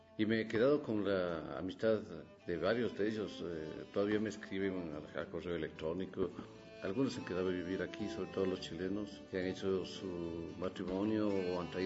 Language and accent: Spanish; Quito, Pichincha, Ecuador; born there; Sí, soy nacido acá en Quito, buenas noches.